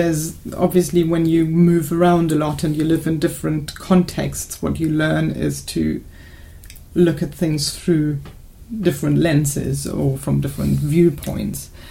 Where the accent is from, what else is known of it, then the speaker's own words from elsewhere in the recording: Venezuela; now in Germany; I think I came from Venezuela, where obviously I hadn't been sort of part of the day-to-day German politics